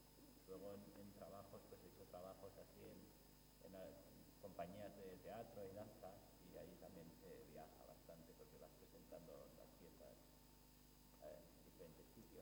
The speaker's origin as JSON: {"language": "Spanish", "town": "Barcelona", "region": "Catalonia", "country": "Spain", "tie": "born there", "said": "Y nací en Barcelona."}